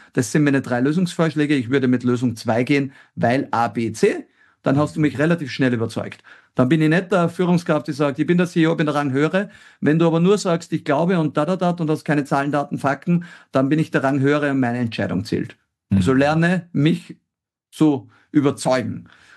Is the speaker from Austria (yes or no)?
yes; Austria; Also ich glaube, schau, es sind der Hausverstand, sagt man bei uns in Österreich, spielt eine ganz große Rolle.